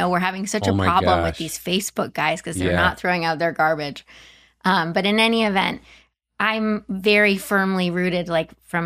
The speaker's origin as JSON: {"language": "English", "town": "Palo Alto", "region": "California", "country": "United States", "tie": "born or raised there", "said": "So I'm from Palo Alto. I grew up there."}